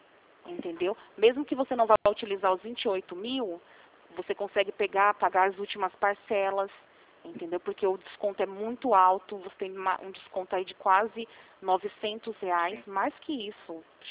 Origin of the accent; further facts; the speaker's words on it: Rio Claro, São Paulo, Brazil; E eu sou aqui de Rio Claro mesmo